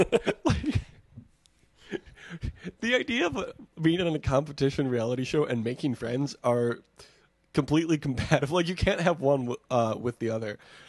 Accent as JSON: {"language": "English", "region": "Michigan", "country": "United States", "said": "I'm from Michigan. I know how to pronounce Mackinac."}